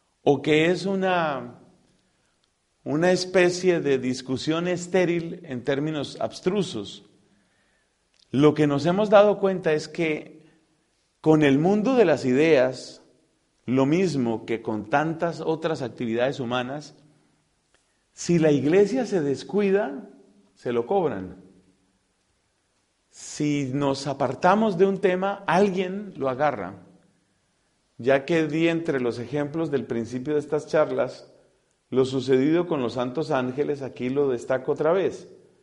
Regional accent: Colombia; En mi país, por ejemplo, los sindicatos, la mayor parte de los sindicatos fueron fundados por la iglesia. Resulta que los prelados y en particular los arzobispos de Bogotá

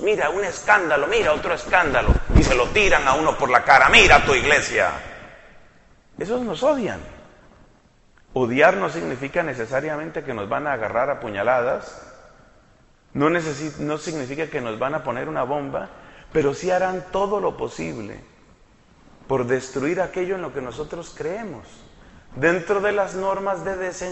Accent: Colombia; Y yo no he hecho nada, pero soy colombiano.

